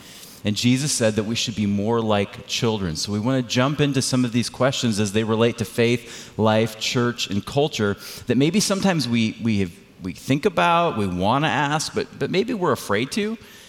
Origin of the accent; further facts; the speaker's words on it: Michigan, United States; And he's from Michigan, and I'm from Michigan.